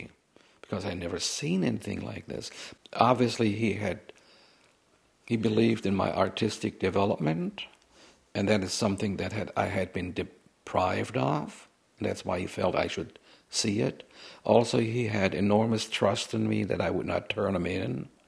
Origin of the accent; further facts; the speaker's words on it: Stuttgart, Baden-Württemberg, Germany; where I grew up in Stuttgart was 50% destroyed and the surrounding cities were destroyed.